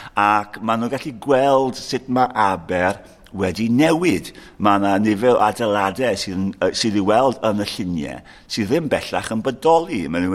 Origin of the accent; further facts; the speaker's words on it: Aberystwyth, Wales, United Kingdom; Wy'n brodor o Aberystwyth, wedi byw yma gydol fy oes